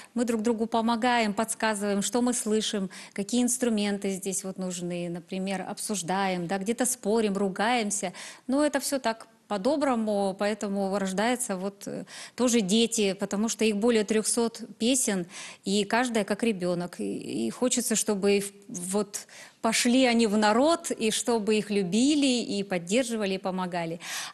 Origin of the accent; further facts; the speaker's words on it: Krasnoyarsk, Krasnoyarsk Krai, Russia; Ну, так как мы из Сибири, мы с Красноярского края, с города Красноярска. Наш город стоит на красивейшем Енисее.